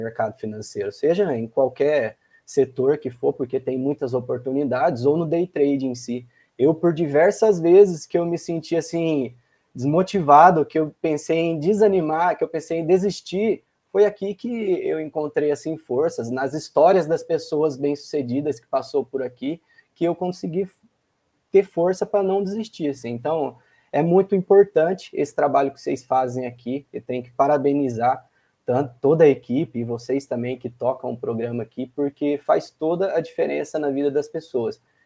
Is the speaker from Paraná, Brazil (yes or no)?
yes; Bandeirantes, Paraná, Brazil; Sou de Bandeirantes, Paraná.